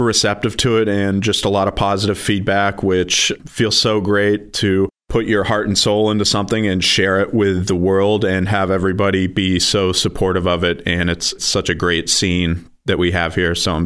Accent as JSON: {"language": "English", "town": "Marshfield", "country": "United States", "also_born_or_lived": "Boston / Washington, D.C.", "said": "I am from Marshfield originally and spent some time in Boston and Washington, D.C."}